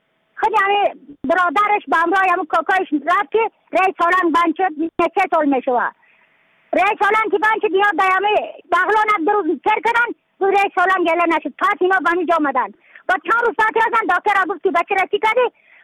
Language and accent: Persian; Badakhshan, Afghanistan; از بدخشان هستم، مرکز بدخشان لسوالی اکلی پایان قیره وینگ